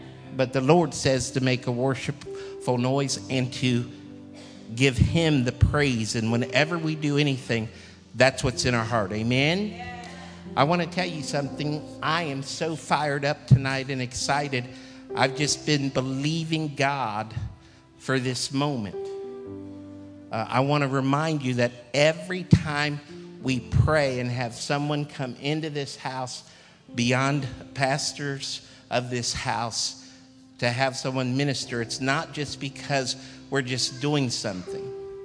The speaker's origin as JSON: {"language": "English", "region": "Ohio", "country": "United States", "said": "Now, because I'm from Ohio, I don't see how any of those could have ever been the Holy Ghost anyway."}